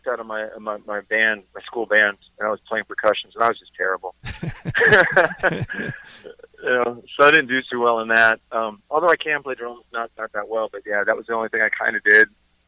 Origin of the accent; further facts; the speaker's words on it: Clearwater, Florida, United States; born there; also born or lived in England / Kansas / Connecticut / North Carolina; now in Nashville, United States; I was born in Clearwater. We moved right to England. Then we came back, moved to Kansas, Connecticut, North Carolina, back to Florida, Los Angeles, and now I live in Nashville.